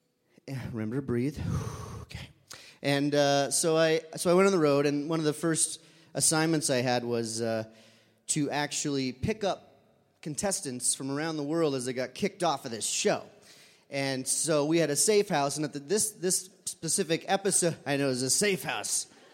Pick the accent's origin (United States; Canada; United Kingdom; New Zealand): United States; the man said, where are you from? I said, I'm from America.